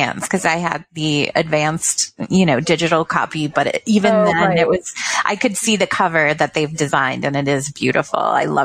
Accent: Canada; because I know being Canadian, we do really apologize a lot.

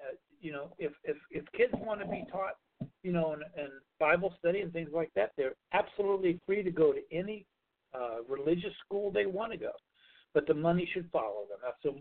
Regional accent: Miami, Florida, United States; Now, I grew up in Florida. I'm a, you know, Florida boy from Miami, which actually makes me, I guess, a northern Florida boy

